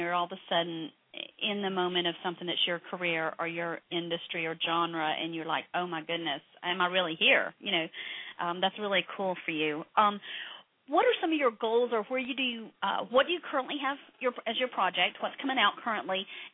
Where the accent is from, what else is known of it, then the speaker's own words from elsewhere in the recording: Georgia, United States; I grew up in Georgia, again, you think Canada, oh my gosh, that's way up north